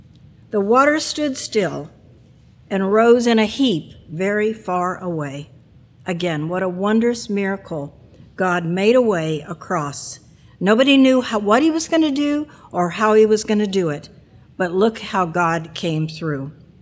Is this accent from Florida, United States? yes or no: yes; Florida, United States; When I was a kid growing up in Florida, we used to go swimming a lot in lakes.